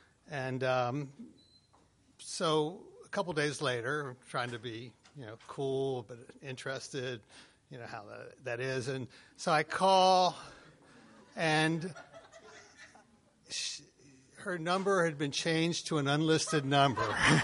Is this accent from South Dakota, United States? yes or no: no; Baltimore, Maryland, United States; it turns out she's from Baltimore, I'm from Baltimore, and she knew friends of mine from high school, and you know the typical Baltimore story